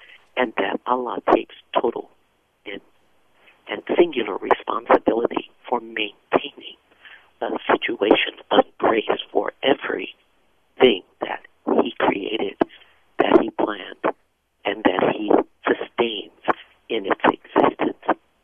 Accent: Oakland, California, United States; I'm from Oakland, so I'm in the Bay Area. And I'm Muslim.

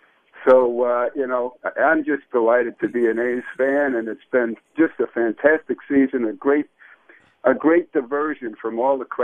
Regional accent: Bronx, New York, United States; You know, I'm from the Bronx. I grew up as a Yankee fan.

